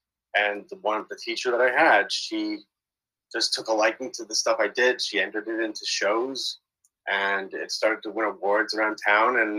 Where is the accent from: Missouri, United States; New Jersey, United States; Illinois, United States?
New Jersey, United States; Yeah, I grew up in New Jersey with four siblings, two brothers, two sisters, big family of six.